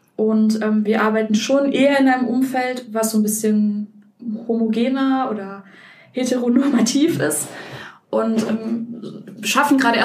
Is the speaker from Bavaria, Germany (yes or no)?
no; Duisburg, North Rhine-Westphalia, Germany; ich bin aus Duisburg, also ich bin im Westen sozusagen groß geworden